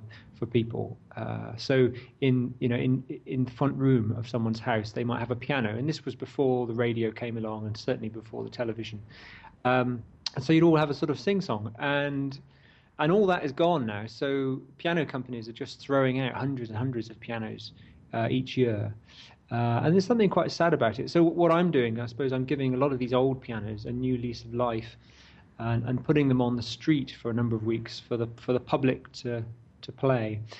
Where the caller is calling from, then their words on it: Bristol, South West England, United Kingdom; I'm phoning up from Bristol in England at the moment.